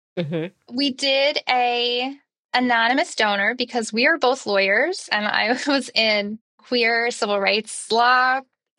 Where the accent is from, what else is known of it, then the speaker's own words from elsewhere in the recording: Oklahoma, United States; And I'm from Oklahoma. And so we like to get married.